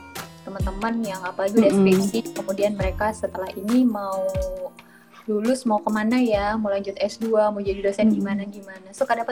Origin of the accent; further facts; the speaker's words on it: Kalimantan, Indonesia; aku juga kan orang Kalimantan. Kita ini sama ya, sama-sama perantauan yang jarang pulang.